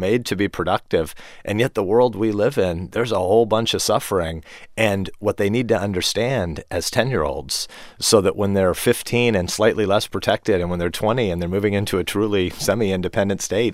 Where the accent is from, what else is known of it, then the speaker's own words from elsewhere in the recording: Nebraska, United States; I'm from a farm town that, when I was a kid, was about an hour outside of Omaha. Now it's about 20 minutes outside of Omaha.